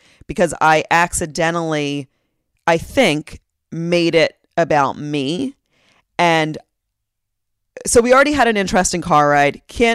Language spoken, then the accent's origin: English; Pennsylvania, United States; And I grew up in the Philly suburbs, so it's my hometown.